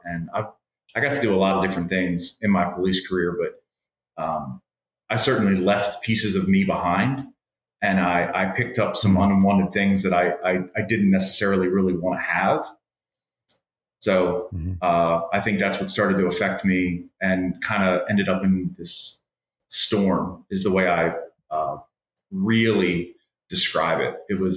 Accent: Baltimore, Maryland, United States; I had known Ocean City, just born and raised in Baltimore. Ocean City is a 3-hour trip for us.

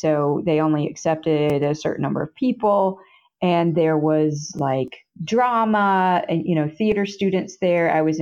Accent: Hendersonville, Tennessee, United States; I grew up in Tennessee, Hendersonville, Tennessee, which is basically a suburb of Nashville.

